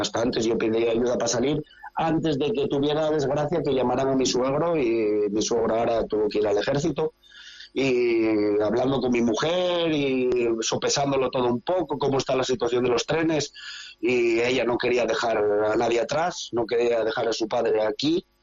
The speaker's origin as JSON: {"language": "Spanish", "town": "La Felguera", "region": "Asturias", "country": "Spain", "moved": "as an adult", "said": "Felguera."}